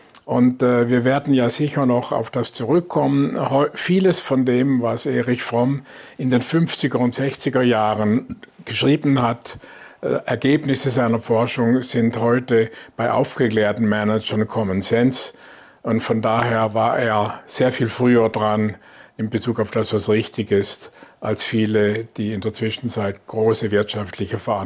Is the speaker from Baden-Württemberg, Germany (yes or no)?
yes; Lörrach, Baden-Württemberg, Germany; Ich komme aus Lörrach und vom